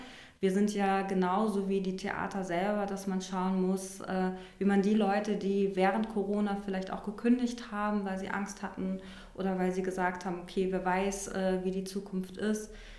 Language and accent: German; Hamburg, Germany; born there; Genau, ich bin gebürtige Hamburgerin.